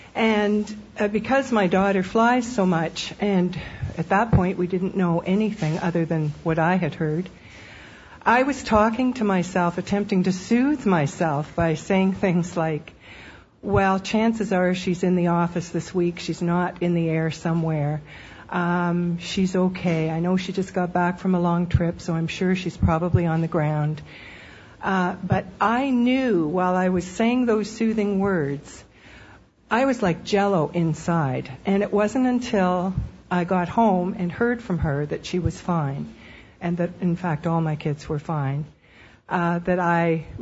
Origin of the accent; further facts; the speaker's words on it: Canada; I'm from Canada and have three children and a grandchild who live in the States.